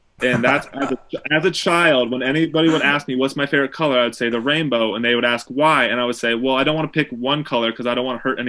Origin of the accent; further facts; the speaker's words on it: Michigan, United States; also born or lived in Minnesota; I was born in Michigan, but for some reason, growing up as a kid, since we would always go to like see family in Minnesota, I would tell everybody I was born in Minnesota